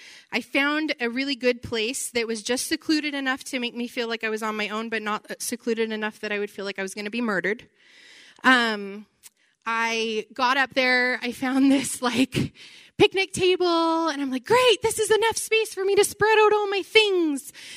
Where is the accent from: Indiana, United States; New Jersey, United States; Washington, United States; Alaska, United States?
Washington, United States; I grew up in Washington.